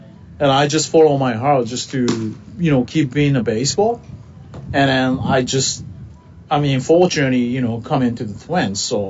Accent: Japan; English is a second language; now in United States; my hometown is pretty countryside.

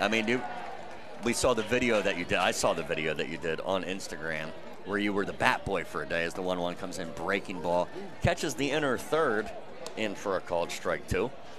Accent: Philadelphia, Pennsylvania, United States; Growing up in Philadelphia, it honestly reminds me of Citizens Bank Ballpark.

